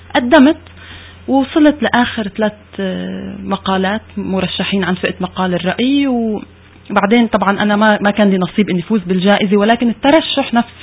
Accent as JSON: {"language": "Arabic", "town": "Suwayda", "region": "As-Suwayda Governorate", "country": "Syria", "said": "بالمجتمع الطائفة الدرزية بالسويدة، حصرا مدينتي اللي هي أنا منها."}